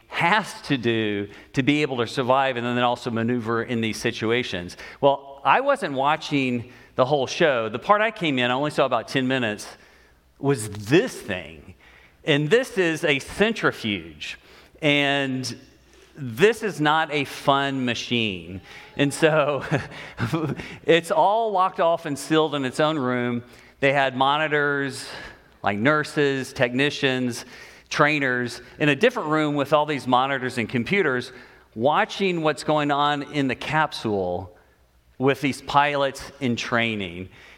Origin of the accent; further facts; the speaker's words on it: Memphis, Tennessee, United States; now in California, United States; I grew up initially in Memphis, spent a lot of my adult life overseas as a missionary.